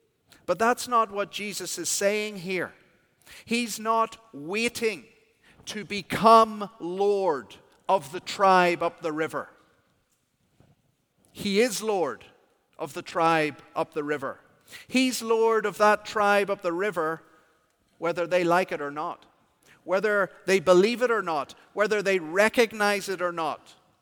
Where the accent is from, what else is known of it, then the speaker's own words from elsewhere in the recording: Belfast, Northern Ireland, United Kingdom; the Gospel Hall that I was brought up in Belfast, Northern Ireland.